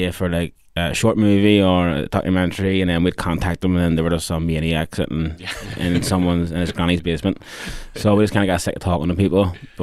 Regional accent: Belfast, Northern Ireland, United Kingdom; Growing up in West Belfast

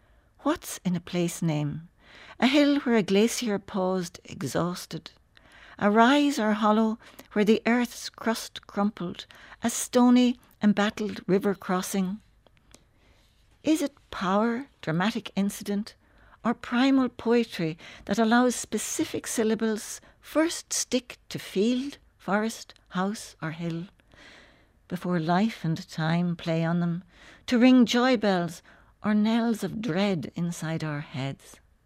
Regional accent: County Donegal, Ireland; born there; And I was born in Donegal, but my mother was originally from Tyrone

